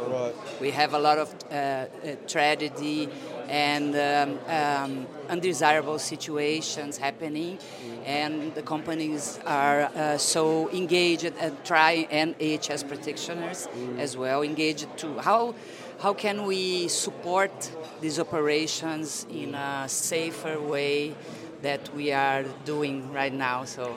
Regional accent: Brazil; I'm from Brazil. I live in Brazil and work in Brazil.

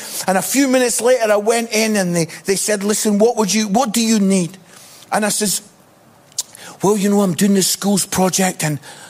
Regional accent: Scotland, United Kingdom; I'm Scottish

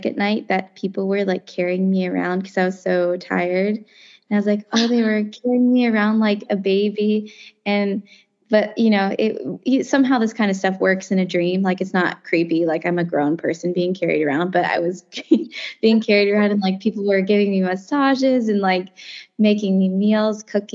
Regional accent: United States; I wouldn't say I'm like a royal fan because we're American. Like, I don't get it. Like, it doesn't make sense to me, the monarchy, and because we just didn't grow up, we're not from that culture.

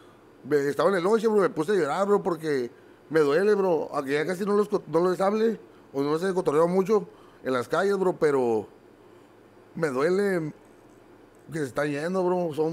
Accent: Tijuana, Baja California, Mexico; Nací ahí en la Santa Fe, bro. Ahí es un barrio ahí. Toda mi vida he vivido ahí, que era ahí en Tijuana, en la ciudad de Tijuana.

